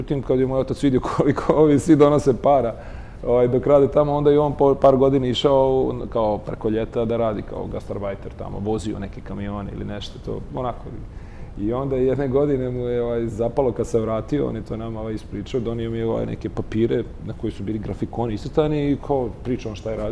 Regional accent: Bosnia & Herzegovina; born there; ja sam rođen u Bosni i onda ovdje kad sam došao, mi smo faktički bili izbjeglice

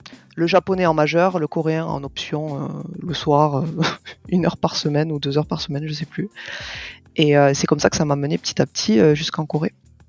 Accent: Béziers, Occitanie, France; now in South Korea; j'ai 32 ans et je suis originaire des environs de Béziers, en Occitanie. Je suis actuellement traductrice littéraire coréen-français et je suis mariée depuis 4 ans en Corée.

